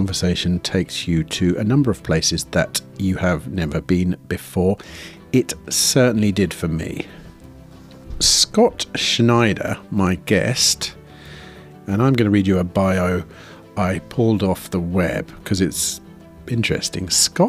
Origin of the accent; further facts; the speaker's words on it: United Kingdom; I'm off to the USA in a few days, and well, I'm a British gentleman, aren't I?